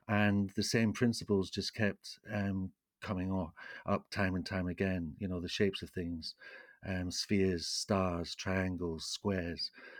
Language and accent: English; St Andrews, Scotland, United Kingdom; I grew up in St. Andrews in Scotland, right on the seashore there.